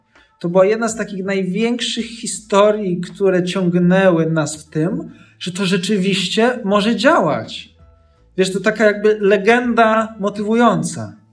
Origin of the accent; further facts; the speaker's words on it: Ghana; Polish is a second language; Mój syn ma na imię ODO. Pochodzimy z Gany. I ODO w naszym lokalnym języku znaczy miłość.